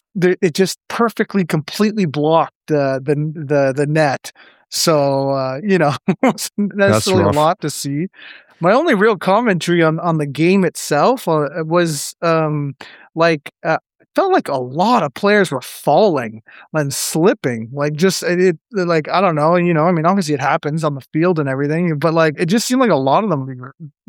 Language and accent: English; Canada; as a Canadian